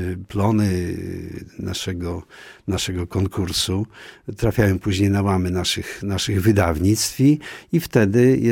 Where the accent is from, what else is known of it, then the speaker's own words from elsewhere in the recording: Łomża, Podlaskie Voivodeship, Poland; born there; Mnie bardzo trudno jest powiedzieć, jak Łomża się zmieniła, bo ja w Łomży